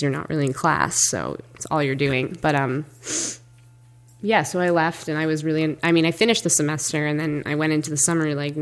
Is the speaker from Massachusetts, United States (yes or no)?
yes; Ipswich, Massachusetts, United States; now in Amherst, United States; So I'm 24 and a half, and I'm from Ipswich, Massachusetts, which is only a couple hours north of where we are now, which is technically Amherst, Mass, on Hampshire campus.